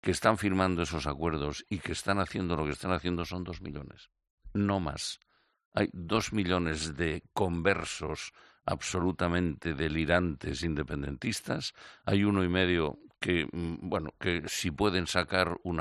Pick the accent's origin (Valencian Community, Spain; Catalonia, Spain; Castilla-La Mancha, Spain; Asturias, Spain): Catalonia, Spain; somos la gran mayoría de catalanes que queremos seguir siendo catalanes y españoles